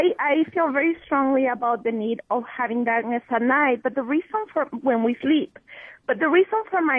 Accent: Zacatecas, Mexico; I grew up in central Mexico, right between Mexico City and the border with the United States.

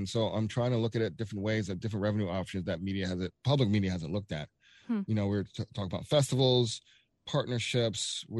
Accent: Atlanta, Georgia, United States; now in Milwaukee, United States; I'm from Atlanta.

